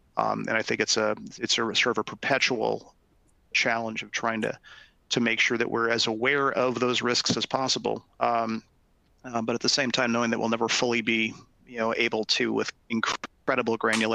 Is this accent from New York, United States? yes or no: no; California, United States; particularly in my home state of California